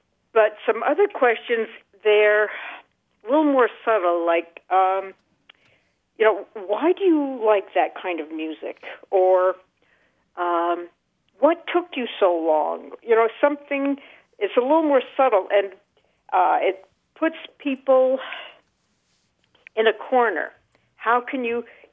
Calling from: Burlington, Vermont, United States; I'm calling from Burlington, Vermont.

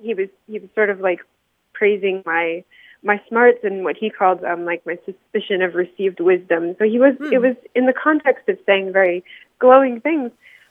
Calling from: Las Cruces, New Mexico, United States; I'm calling from Las Cruces, New Mexico.

